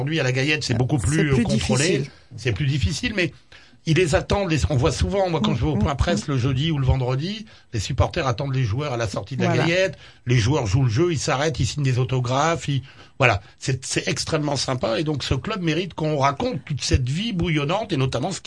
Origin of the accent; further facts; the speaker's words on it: Noyelles-sous-Lens, Hauts-de-France, France; Moi, quand j'étais gamin à Noyelles-sous-Lens, les papas qui travaillaient au fond et qui remontaient à 6 heures du matin et qui allaient dormir